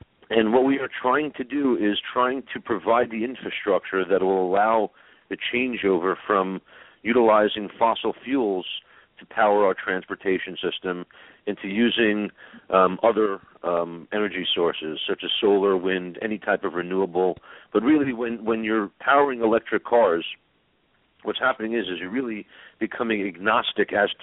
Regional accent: New York City, New York, United States; you know, I was born in Brooklyn, New York

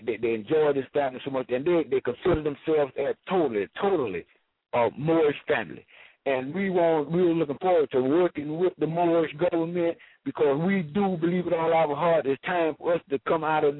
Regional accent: Clinton City, Florida, United States; I'm from Clinton City, Florida.

